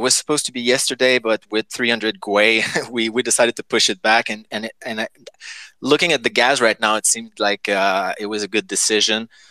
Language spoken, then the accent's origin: English; Montreal, Quebec, Canada; English is a second language; We're from Montreal, Quebec, by the way.